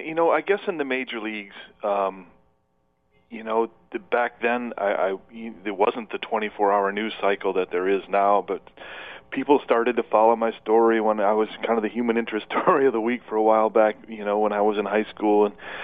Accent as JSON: {"language": "English", "town": "Flint", "region": "Michigan", "country": "United States", "tie": "born or raised there", "said": "I love to play sports. I grew up in Flint."}